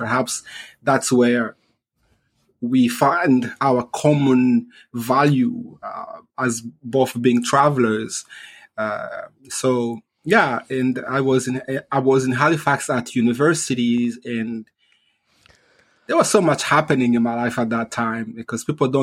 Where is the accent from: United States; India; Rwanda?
Rwanda; Kigali; also born or lived in Kinshasa, DR Congo; growing up in Rwanda, when we moved from Kinshasa to Kigali, which was smaller than where I was in Kinshasa